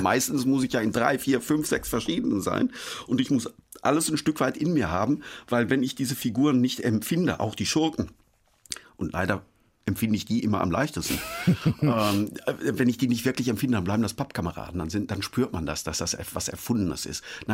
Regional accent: Altena, North Rhine-Westphalia, Germany; diese Geschichte muss in meiner Heimatstadt spielen, in Altenheim, Sauerland.

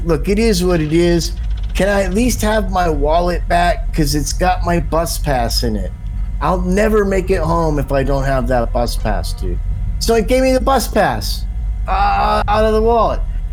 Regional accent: Ireland; bear in mind, I'm an Irishman with about $4,000 still in his pocket, right?

